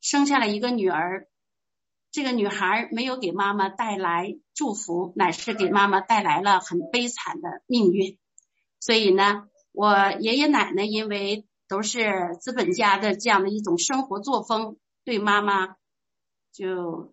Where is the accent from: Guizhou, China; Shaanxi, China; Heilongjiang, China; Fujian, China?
Heilongjiang, China; born there; 我是出生在中国的北方，黑龙江省。当我父亲从哈尔滨市下放到林业局，我就在那块出生了。